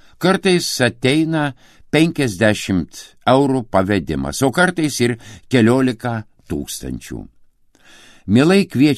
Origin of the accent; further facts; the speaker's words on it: Varniai, Telšiai County, Lithuania; Aš irgi žemaitis nuo Varnių.